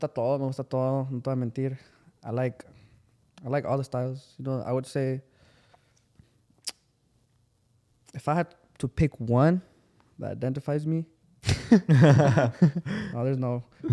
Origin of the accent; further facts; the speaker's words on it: Mexico; now in United States; I grew up in Mexico a while and then I came to the US